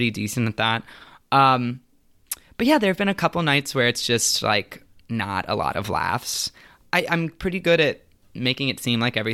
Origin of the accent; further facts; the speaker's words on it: Tampa, Florida, United States; And I grew up in Tampa, Florida, and he started getting involved with a community theater in Tampa.